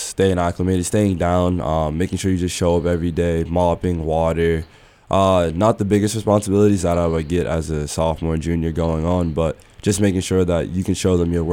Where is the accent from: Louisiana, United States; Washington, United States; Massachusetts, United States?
Massachusetts, United States; Boston; So I grew up in Boston, Mass. Went to school there, Boston Renaissance Charter Public Schools until fifth grade.